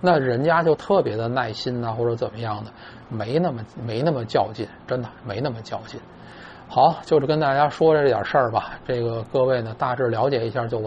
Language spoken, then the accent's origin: Chinese; China; now in Japan; 我们这一个楼这么多日本人见面，平时谁不知道我是个中国人呢？